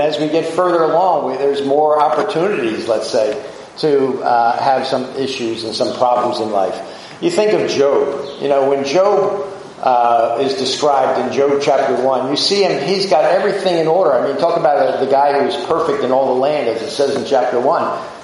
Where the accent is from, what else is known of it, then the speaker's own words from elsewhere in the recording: New Jersey, United States; And, you know, I grew up on Barnegat Bay, not far from here